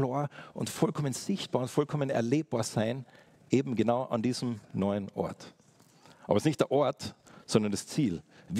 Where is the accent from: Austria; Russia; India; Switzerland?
Switzerland; Wir sind ja Schweizer